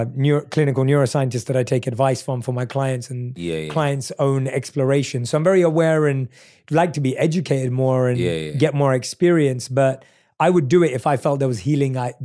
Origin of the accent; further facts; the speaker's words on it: London, United Kingdom; Like growing up in London too, like you start drinking very early.